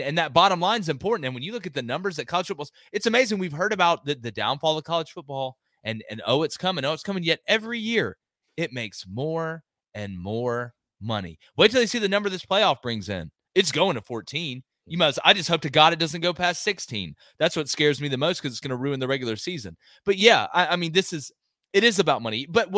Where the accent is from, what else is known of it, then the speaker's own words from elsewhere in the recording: Auburn, Alabama, United States; I'm from Auburn, Alabama. We didn't have an NFL team.